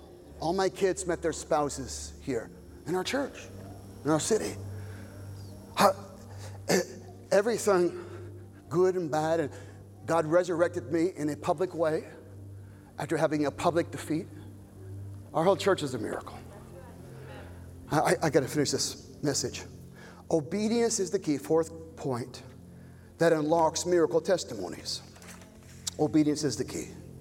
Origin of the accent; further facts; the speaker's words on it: Arizona, United States; now in California, United States; I was raised in Arizona. And when you're raised in Arizona, you dream of getting the H out of Arizona.